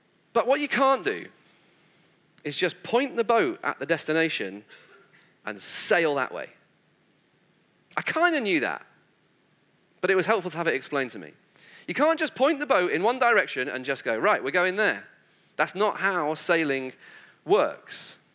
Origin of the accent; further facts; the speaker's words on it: Manchester, North West England, United Kingdom; because I grew up near Manchester. There's not a great deal of need for sailing.